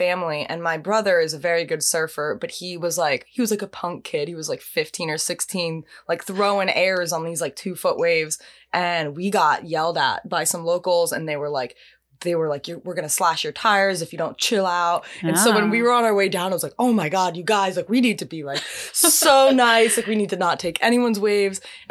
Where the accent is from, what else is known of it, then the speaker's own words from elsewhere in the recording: Jacksonville, Florida, United States; yeah, I'm from Jacksonville, which is like very